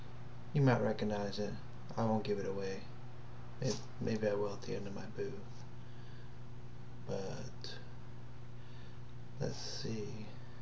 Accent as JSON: {"language": "English", "region": "Northeast", "country": "United States", "tie": "born or raised there", "said": "it's because of growing up in the Northeast, and actually my radio station in my hometown was called Northern New England's"}